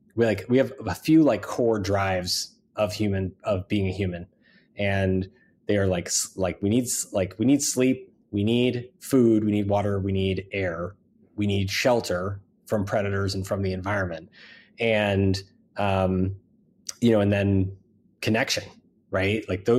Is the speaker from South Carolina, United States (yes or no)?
no; Mill Valley, California, United States; born there; So I was born in Mill Valley, California, just north of San Francisco.